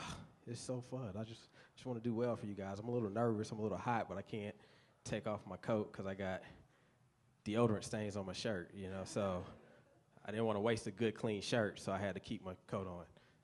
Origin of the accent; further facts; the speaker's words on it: the South, United States; And I grew up in the South. Food is big in the South.